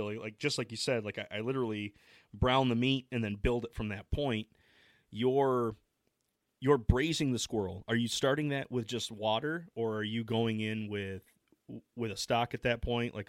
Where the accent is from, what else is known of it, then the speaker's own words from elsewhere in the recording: Midwest, United States; because I'm from the Midwest, I was getting this idea with squirrel to be a white chili